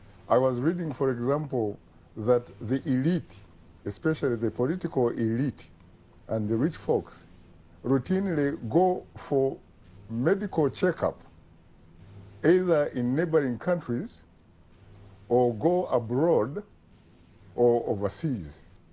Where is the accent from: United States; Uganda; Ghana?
Uganda; When you two gentlemen and I were growing up in Uganda